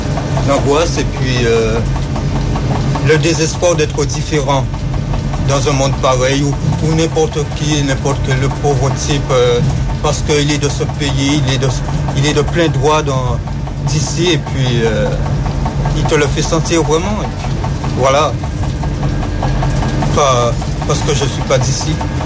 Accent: Antilles, France; born there; je suis français, je suis né aux Antilles, donc je suis français

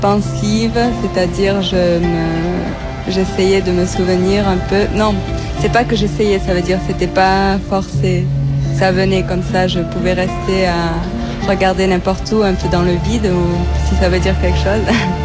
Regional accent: Spain; French is a second language; Moi, je suis d'Espagne.

